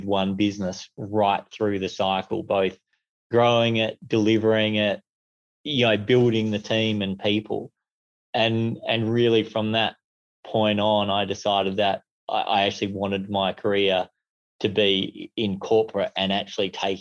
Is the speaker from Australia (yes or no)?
yes; Perth, Western Australia, Australia; also born or lived in Oregon, United States; Spent a little bit of time growing up in the States, in Oregon, where my dad did some studies at OU, but mainly here in Perth, Western Australia, where I did my schooling and went to the University of Western Australia.